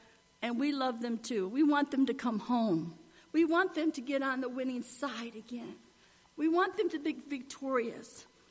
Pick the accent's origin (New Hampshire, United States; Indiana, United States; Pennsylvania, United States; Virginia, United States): Virginia, United States; born there; I was born in Virginia and I have a lot of family in West Virginia.